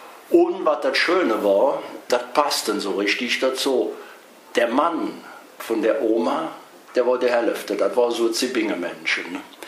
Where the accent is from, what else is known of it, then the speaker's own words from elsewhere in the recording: Cologne, North Rhine-Westphalia, Germany; Geboren wurde ich im Weihertal im Keller. Es fehlen wieder die Bomben. Es war nahe um 3 Uhr. Aber aufgewachsen bin ich in Nippes. Mein Eltern hatten ein kleines Geschäft auf der Nielerstraße.